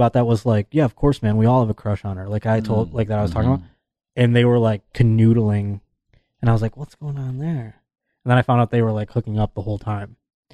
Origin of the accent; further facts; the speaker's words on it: Buffalo, New York, United States; And then I'm going to be in my hometown of Buffalo, New York